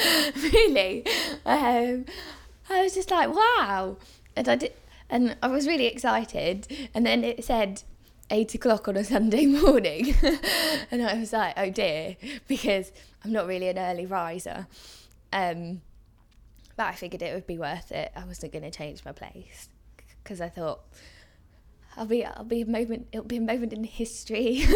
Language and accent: English; Hampton, London, United Kingdom; I'm 22 and I'm from Hampton in the London Borough of Richmond.